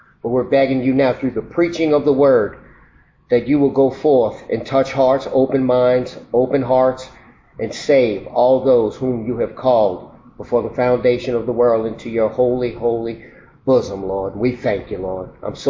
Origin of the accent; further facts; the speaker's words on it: Chalmette, Louisiana, United States; I'm born and raised in Chalmette. Of course … I'm 57 years old.